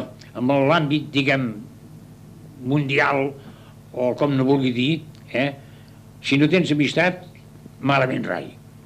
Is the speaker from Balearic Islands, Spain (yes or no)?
no; Castellar del Vallès, Catalonia, Spain; born there; Jo vaig néixer aquí a Castellà, a Can Riera, com li he explicat. I jo anava al col·legi. I llavors, abans d'anar als Escolapis, anava al col·legi aquí a la Nacional, que en diuen, oi?